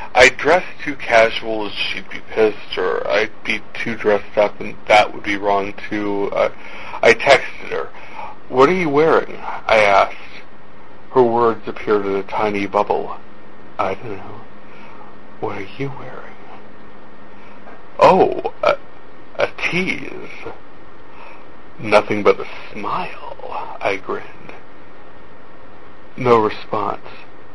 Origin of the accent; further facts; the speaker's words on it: North Dakota, United States; I am from North Dakota